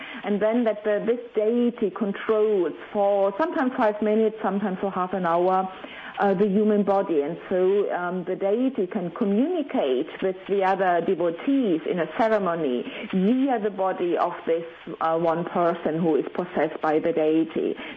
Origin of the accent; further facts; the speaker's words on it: Germany; English is a second language; now in United Kingdom; Well, I'm German, though I live now in the United Kingdom. Religion was kind of important, particularly for my mother. And so I grew up in a Lutheran German household